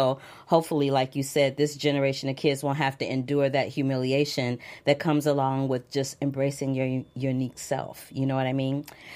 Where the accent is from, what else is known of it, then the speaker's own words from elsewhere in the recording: Missouri, United States; You know, I come from Missouri, and in the state of Missouri